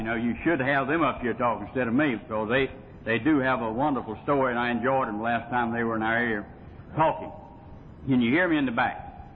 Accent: Fargo, North Dakota, United States; I was really born and raised in Fargo on the wrong side of the railroad track.

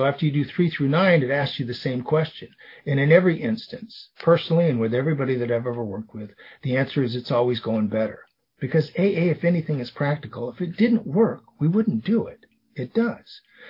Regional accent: Las Vegas, Nevada, United States; I grew up in Las Vegas, Nevada.

